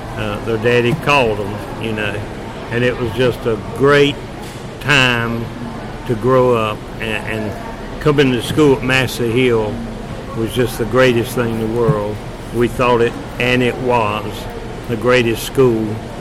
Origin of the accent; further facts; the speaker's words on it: Lakedale, United States; I was born and raised here in Lakedale. B Street, 16 B Street, when I was growing up.